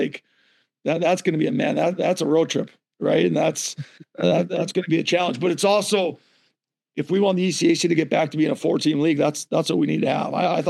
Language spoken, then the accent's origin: English; Minnesota, United States; now in New Hampshire, United States; Well, for me, first, I'm from Minnesota, but I married a New Hampshire girl. I got three daughters. This is home for us.